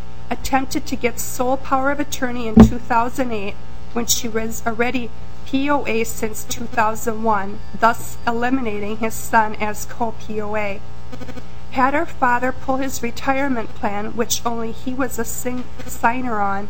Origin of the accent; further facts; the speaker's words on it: Waconia, Minnesota, United States; Mr. Chairman and members of the committee … from Waconia.